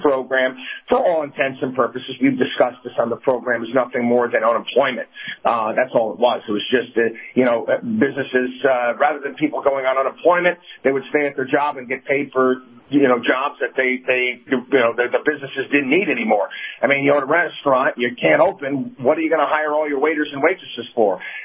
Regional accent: Albany, New York, United States; I grew up in Albany, New York, and trust me, I have no desire to go back up there and deal with that big, massive government.

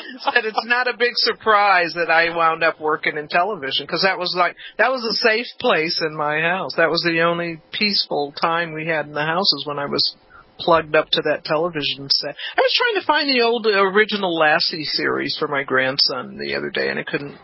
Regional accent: Hollywood, California, United States; I grew up in Hollywood. I grew up in Hollywood in not healthy ways.

